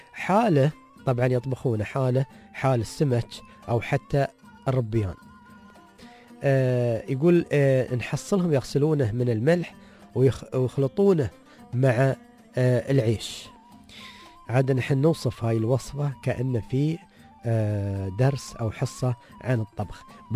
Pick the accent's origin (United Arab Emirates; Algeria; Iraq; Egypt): United Arab Emirates; هاي من الأسماء الشائعة عندنا في الإمارات